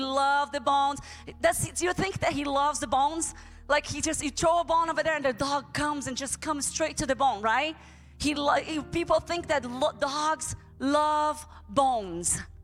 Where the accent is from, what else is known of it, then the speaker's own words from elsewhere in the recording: Brazil; English is a second language; moved away; I came here to go to school. I came here to have a different life because I grew up in Brazil with nothing. It's a third world country.